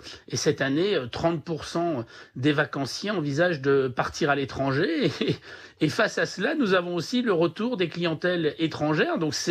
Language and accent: French; France; lorsque nous sommes Français, à moins de 3 heures de chez nous